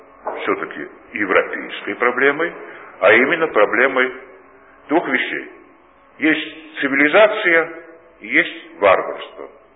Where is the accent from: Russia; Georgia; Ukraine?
Georgia